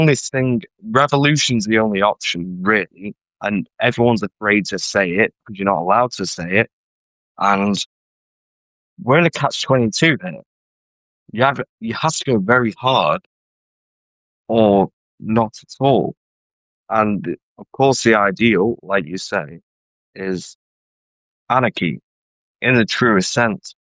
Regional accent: England, United Kingdom; So, I'm an Englishman, and you're right about everything that's happening in this country.

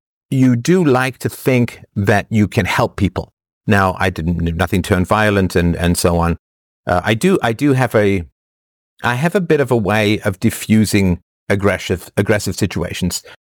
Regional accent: England, United Kingdom; when I grew up in England, from the age of 4 or 5 onwards, I went on buses.

